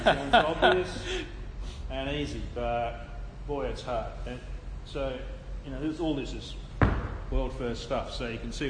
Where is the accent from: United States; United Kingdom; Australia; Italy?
Australia; Bassendean, Western Australia; So I'm a real sort of Bogan type young bloke. Grew up in a Bogan area, Bassendean.